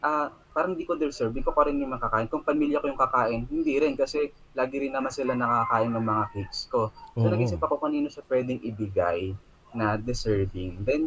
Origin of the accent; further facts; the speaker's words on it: Calabarzon, Philippines; So, by the way, I'm from Quezon province pala.